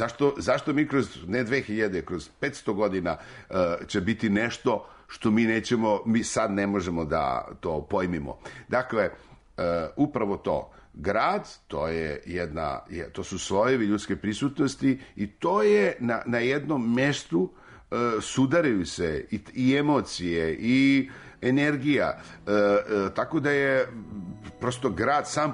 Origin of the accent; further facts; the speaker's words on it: Belgrade, Serbia; pa je onda tu bio Beograd koji meni, ja sam, to je moj rodni grad